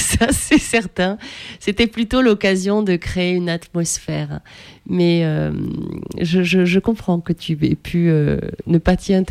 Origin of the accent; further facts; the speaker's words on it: Paris, Île-de-France, France; born there; Mon père est né en France, ma mère est née à Paris et moi je suis née à Paris.